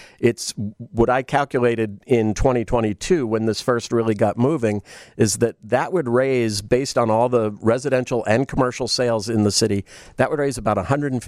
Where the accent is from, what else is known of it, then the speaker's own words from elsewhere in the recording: Philadelphia, Pennsylvania, United States; born there; I was born in Philadelphia, where there are a lot of stone houses, limestone houses that are 200-300 years old